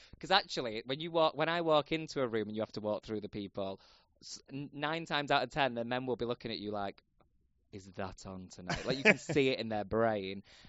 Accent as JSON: {"language": "English", "town": "Manchester", "region": "North West England", "country": "United Kingdom", "said": "I am from Manchester. My parents live in Denton."}